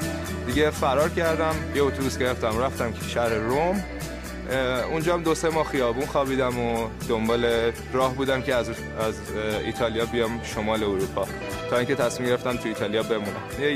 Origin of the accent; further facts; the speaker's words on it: Tehran, Tehran Province, Iran; moved away as an adult; now in Sweden; از تهران میام، 26 سالمه و تقریبا 6 ساله که سوئد زندگی میکنم.